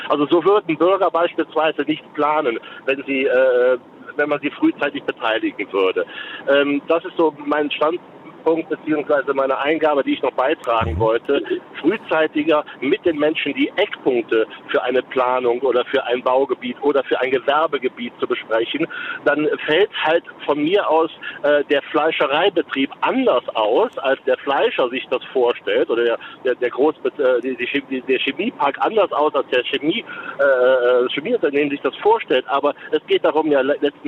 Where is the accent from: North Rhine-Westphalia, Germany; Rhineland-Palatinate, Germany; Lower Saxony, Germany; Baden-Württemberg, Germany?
Rhineland-Palatinate, Germany; ich komme aus dem Ahrtal, aus dem kleinen Ort